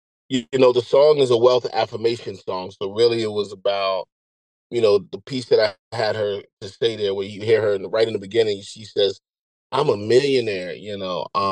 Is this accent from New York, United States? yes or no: no; Hartford, Connecticut, United States; Okay, so I'm from Hartford, Connecticut originally. I came up in the 90s.